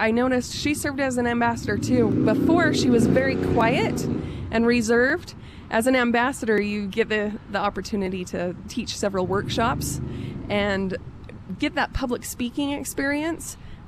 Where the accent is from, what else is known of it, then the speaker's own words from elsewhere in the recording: United States; I am from Davis.